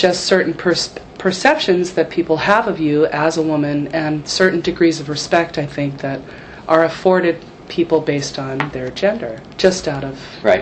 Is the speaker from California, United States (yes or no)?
no; Hawaii, United States; I learned probably more about my Hawaiian history through her, not necessarily mentorship, but through her support than I ever have, even living here all my life.